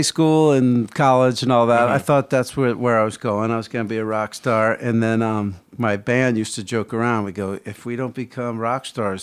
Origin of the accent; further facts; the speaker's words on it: New Jersey, United States; New Jersey.